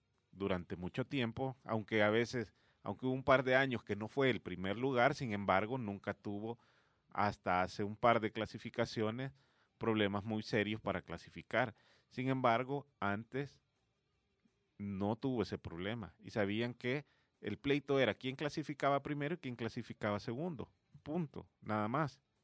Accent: El Salvador; Obviamente, nosotros como salvadoreños queremos que la selección juegue bien

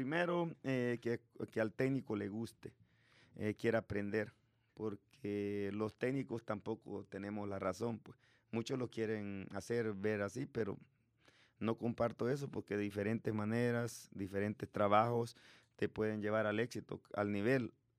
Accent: El Salvador; como salvadoreño, me siento orgulloso de que esa selección haya clasificado al Mundial

